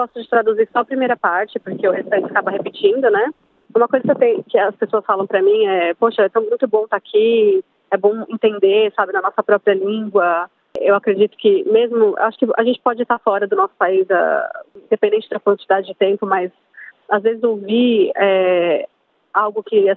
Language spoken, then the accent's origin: Portuguese; São Paulo, Brazil; De São Paulo.